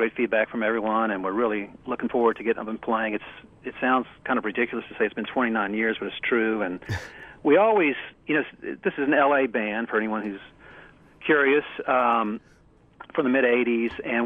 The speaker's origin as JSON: {"language": "English", "town": "Richmond", "country": "United States", "tie": "born or raised there", "said": "Born and raised in Richmond."}